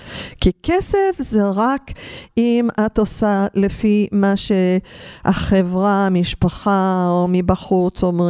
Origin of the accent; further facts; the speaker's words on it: Los Angeles, California, United States; אז גדלתי במשפחה טובה כאן בלוס אנג'לס, התחלתי להגיד